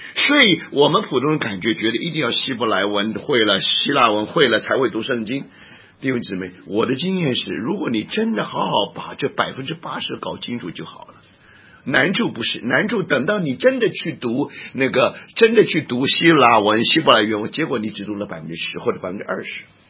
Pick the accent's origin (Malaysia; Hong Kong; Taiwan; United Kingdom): Taiwan; 因为我在台湾长大，在台湾长大早期的时候